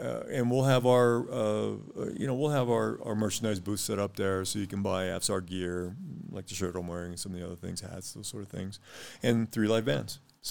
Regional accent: Los Alamos, United States; I grew up in Los Alamos. I've been coming up here for over 50 years

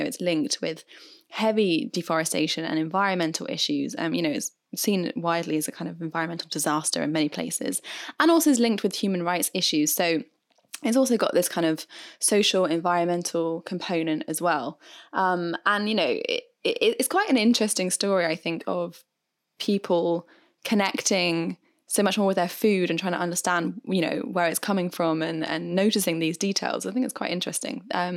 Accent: United Kingdom; I am British after all.

